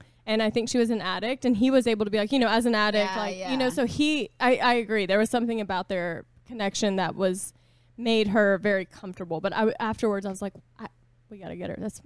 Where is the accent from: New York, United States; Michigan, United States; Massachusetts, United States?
Massachusetts, United States; Boston; I'm from Boston and I'm just kind of hard.